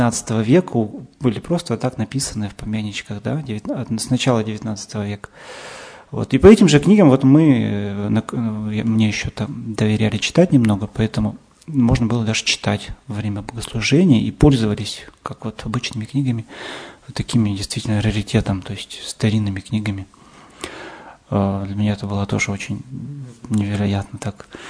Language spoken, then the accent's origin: Russian; Yekaterinburg, Sverdlovsk Oblast, Russia; born there; Родился я в Свердловске еще, не в Екатеринбурге, да, в обычной семье.